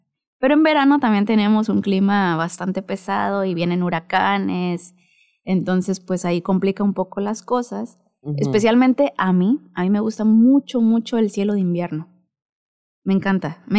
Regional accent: Santa Rosalía, Baja California Sur, Mexico; also born or lived in Guadalajara / Mexico City / Morelia; Yo nací en Santa Rosalía, siempre sudcaliforniana, viví un tiempo acá y pues estuve 12 años fuera.

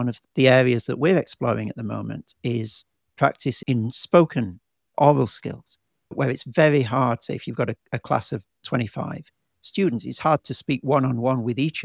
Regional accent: England, United Kingdom; now in Australia; I'm an Englishman living in Australia.

